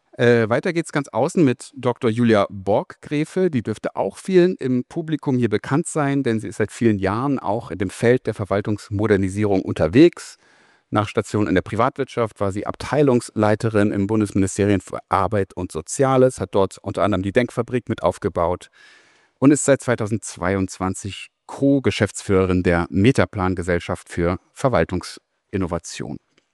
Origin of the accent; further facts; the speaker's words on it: Frankfurt, Hesse, Germany; Frankfurt am Main. Meine Heimatstadt übrigens